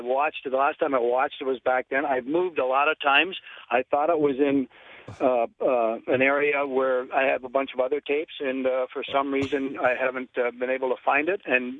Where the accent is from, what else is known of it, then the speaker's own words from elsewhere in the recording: St. Jacobs, Ontario, Canada; I went up to my hometown of St. Jacobs today